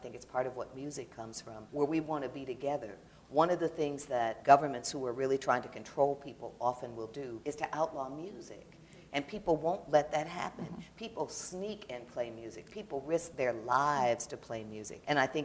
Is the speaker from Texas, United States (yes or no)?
no; Detroit, Michigan, United States; I grew up in Detroit.